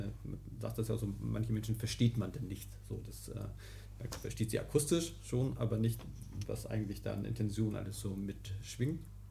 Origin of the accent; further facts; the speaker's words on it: Ahrensburg, Schleswig-Holstein, Germany; Ich ging auf das Schulzentrum am Heimgarten in Ahrensburg. Ich bin in Ahrensburg aufgewachsen.